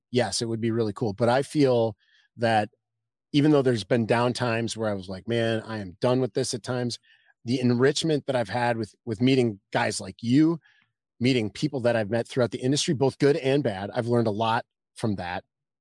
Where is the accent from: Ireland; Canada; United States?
United States; Wisconsin; And the funny part is we're both from Wisconsin.